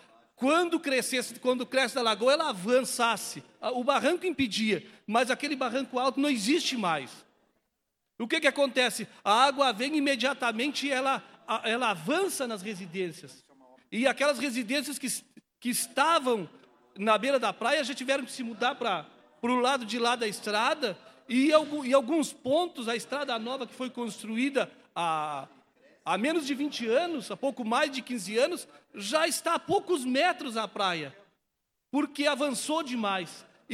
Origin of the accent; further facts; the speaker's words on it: Ilha da Turutama, Brazil; eu que sou morador de lá, né, nasci e moro na Ilha da Turutama com a minha família, né?